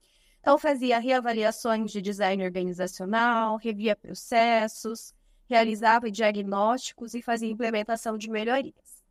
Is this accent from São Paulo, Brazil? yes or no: yes; Tatuí, São Paulo, Brazil; Sou de uma cidade do interior de São Paulo, chamada Tatuí.